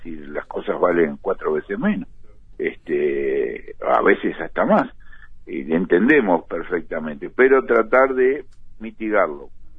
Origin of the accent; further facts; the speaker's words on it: Río Negro, Argentina; yo soy de Río Negro, vivo en la ciudad de Yung, la ciudad de Yung